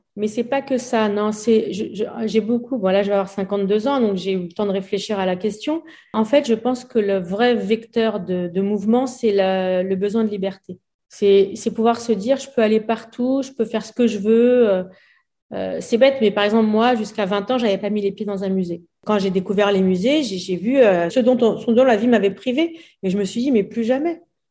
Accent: La Courneuve, Île-de-France, France; parce que j'ai grandi à La Courneuve dans une cité du 93, donc de banlieue parisienne un peu chaude.

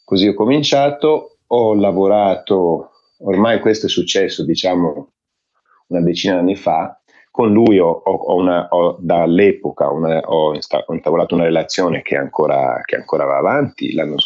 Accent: Milan, Lombardy, Italy; born there; Io sono nato a Milano e quando io ero bambino mia madre lavorava interna alla Scala.

